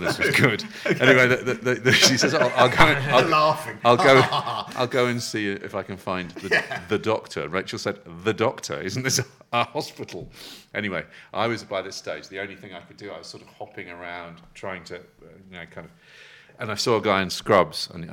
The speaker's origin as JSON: {"language": "English", "region": "England", "country": "United Kingdom", "said": "So I go, and being very English, I go up to the counter and say"}